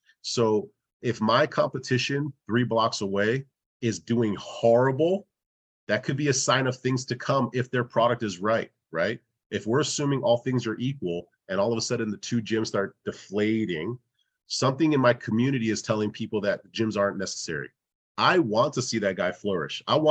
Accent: Hawaii, United States; You know, growing up in Hawaii, that's kind of the mindset for everybody.

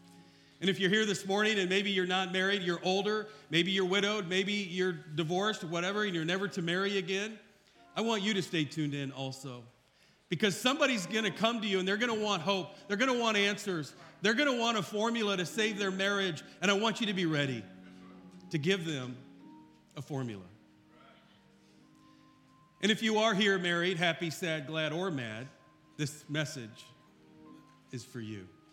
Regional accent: Iowa, United States; And so I'm from Iowa, and we created a marriage ministry.

